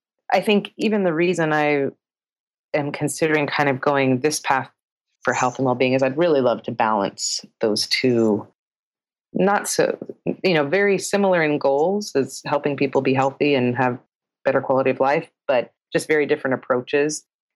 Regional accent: South Carolina, United States; moved away as an adult; now in Santa Fe, United States; I moved from South Carolina to the Southwest and started in Santa Fe, New Mexico.

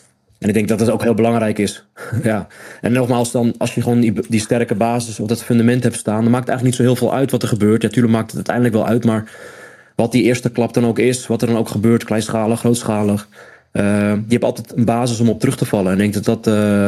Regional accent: Netherlands; Wij zitten denk ik allemaal als Nederlander best wel in de top.

